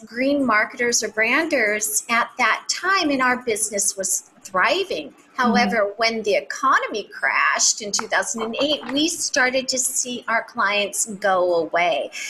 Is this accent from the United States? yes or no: yes; Los Angeles, California, United States; I, too, am from California. I'm from Los Angeles.